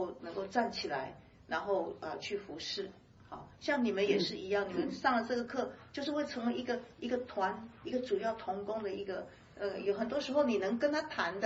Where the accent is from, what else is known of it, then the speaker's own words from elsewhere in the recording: Taiwan; 你台湾人，我也是台湾人